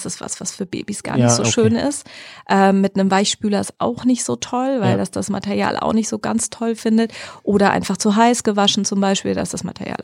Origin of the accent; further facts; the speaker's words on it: Marburg, Hesse, Germany; sitzt bei Marburg, also quasi in meiner Heimat.